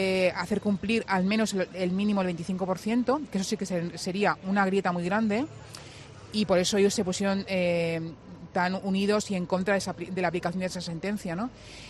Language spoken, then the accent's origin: Spanish; Catalonia, Spain; Yo, catalana.